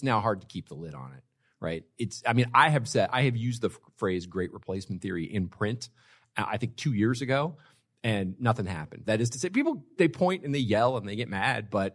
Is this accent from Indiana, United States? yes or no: no; California, United States; moved away; I grew up in California. A friend of mine joked with me the other day because I recently moved to Texas. So I moved to a red state